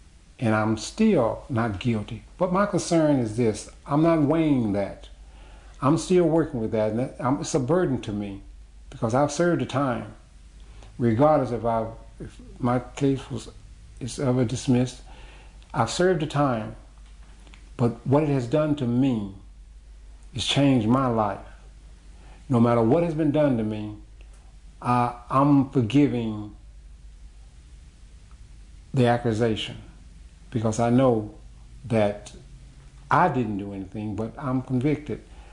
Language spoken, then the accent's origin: English; Mississippi, United States; I'm a country boy. I was born and raised in Mississippi.